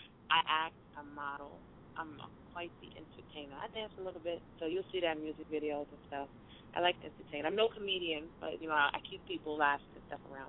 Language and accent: English; Brooklyn, New York, United States; Like I said, I'm from Brooklyn, Fort Greene. Shout out to Fort Greene.